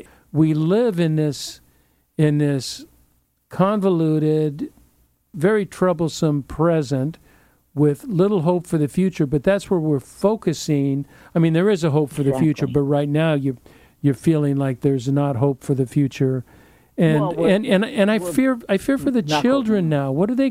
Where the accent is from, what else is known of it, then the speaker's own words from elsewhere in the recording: Pico Rivera, California, United States; I took a trip to my hometown, to Pico Rivera, and visited my elementary, junior high school, my hangout. We used to cruise Whittier Boulevard.